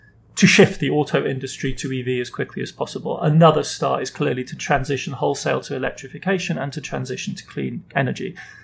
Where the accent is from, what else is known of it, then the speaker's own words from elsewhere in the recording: Germany; also born or lived in West Germany; I grew up in West Germany. I grew up in the period of Ostpolitik, of transformation through engagement.